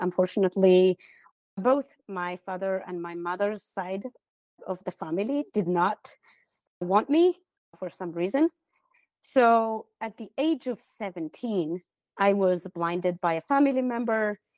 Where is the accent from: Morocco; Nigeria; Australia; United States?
Morocco; So I was born and raised in Morocco. I am an indigenous Moroccan.